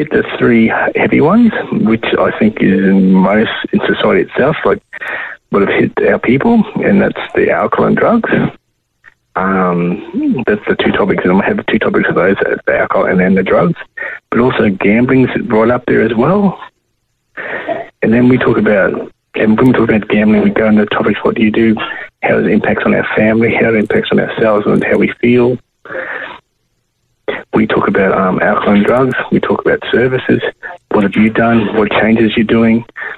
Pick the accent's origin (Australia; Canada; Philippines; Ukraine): Australia; Ingham, Queensland; also born or lived in Townsville; now in Brisbane, Australia; So I was born in Townsville, stolen generation, put in Karama. I was fostered to a family in Ingham, where two other foster kids were living there as well. And then I moved to Brisbane just recently